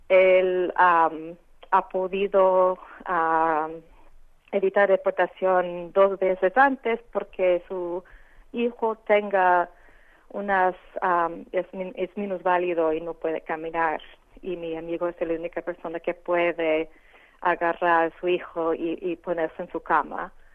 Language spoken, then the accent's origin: Spanish; United States; como americana, me da tan asco y tanta tristeza pensar que mi propio gobierno